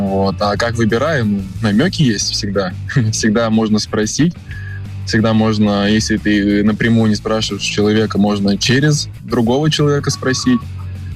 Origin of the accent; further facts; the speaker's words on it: Perm, Perm Krai, Russia; Я вырос в Перми, на Урале, в Поволжье